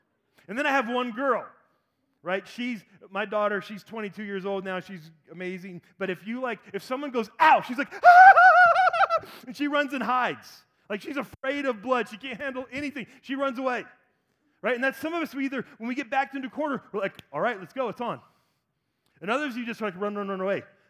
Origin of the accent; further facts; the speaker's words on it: Georgia, United States; I dated a girl in high school. I'm from Georgia.